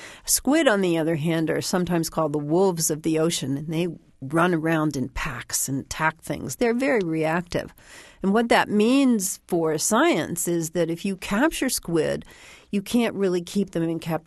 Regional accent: Midwest, United States; Well, first of all, you have to understand I come from the Midwest, so the whole thing about the ocean is a big surprise to me.

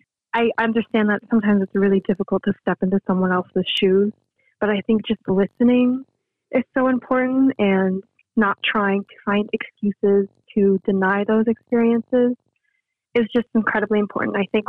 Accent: Minneapolis, Minnesota, United States; I grew up in Minneapolis. You know, George Floyd died calling for his mother on the streets that I used to walk on as a child.

